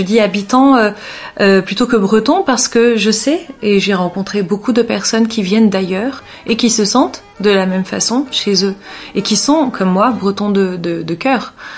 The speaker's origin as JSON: {"language": "French", "country": "Lebanon", "said": "Qu'est-ce qui fait que je suis libanaise ?"}